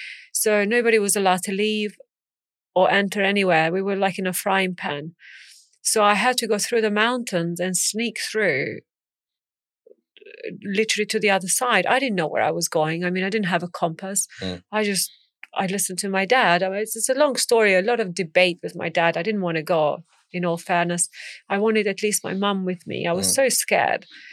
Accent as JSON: {"language": "English", "country": "Serbia", "said": "I said, I'm not from here. I'm from Serbia. And I've come here because we are being terrorized in such and such village."}